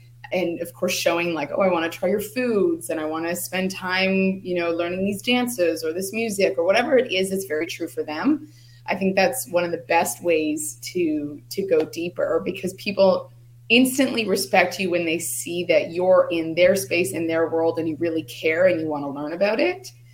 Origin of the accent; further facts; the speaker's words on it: Toronto, Ontario, Canada; now in Playa del Carmen, Mexico; So actually, currently, I'm living in Playa del Carmen, Mexico. So just outside of Cancun, but I'm originally from Toronto, Canada. So I've just been situated here in the nice warmth for the last 2 years.